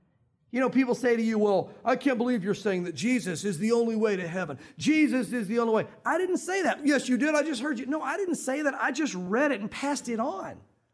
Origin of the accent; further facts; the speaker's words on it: the South, United States; when I grew up in the South, if you said baptism of the Holy Spirit, it automatically went, you're weird.